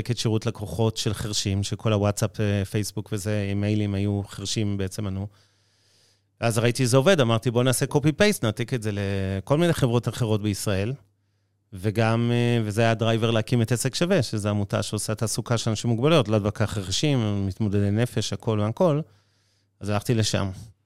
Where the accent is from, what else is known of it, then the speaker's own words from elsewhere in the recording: Ramat Gan, Tel Aviv District, Israel; כי גדלתי ברמת גן